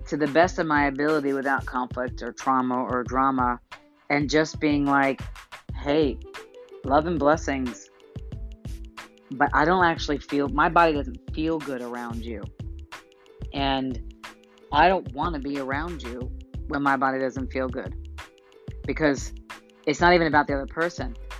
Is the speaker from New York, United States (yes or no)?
yes; New York, United States; I have a hankering for pizza and french fries growing up in New York.